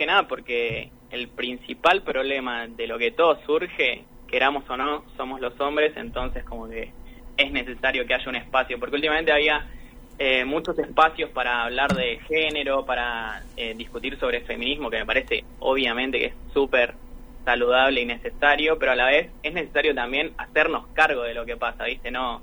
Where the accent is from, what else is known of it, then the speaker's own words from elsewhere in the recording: Buenos Aires, Argentina; Nosotros somos todos de Buenos Aires